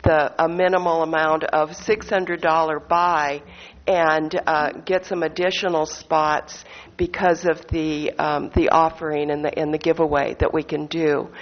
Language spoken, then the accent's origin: English; Bakersfield, California, United States; And I'm formerly from Bakersfield, so I have some very good connections over there